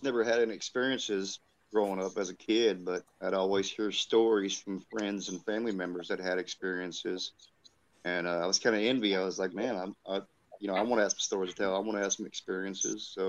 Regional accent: Indiana, United States; But I am from Indiana, so my favorite location here in Indiana is a little place up north called Crown Point Jail

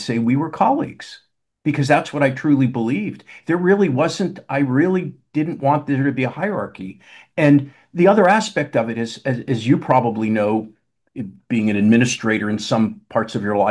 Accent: Pittsburgh, Pennsylvania, United States; I grew up in Pittsburgh.

